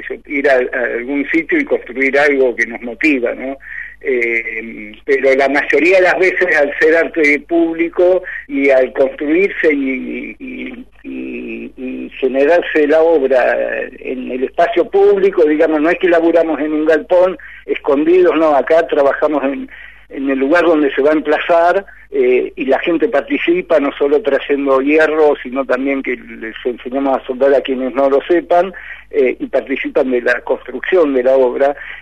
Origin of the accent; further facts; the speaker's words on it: Buenos Aires, Argentina; Imagínate también de que mayoritariamente somos de Buenos Aires